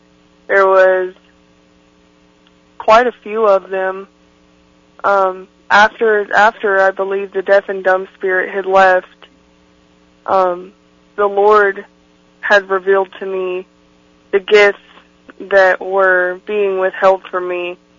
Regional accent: Bethany, Oklahoma, United States; I was raised in Bethany, Oklahoma. I'm 20 years old currently

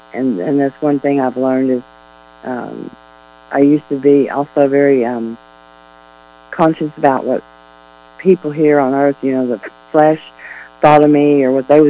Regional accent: McAlester, Oklahoma, United States; I grew up in McAllister, Oklahoma, went to church a lot.

